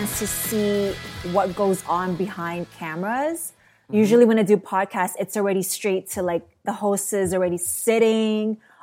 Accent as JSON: {"language": "English", "town": "Toronto", "region": "Ontario", "country": "Canada", "said": "I am from Toronto."}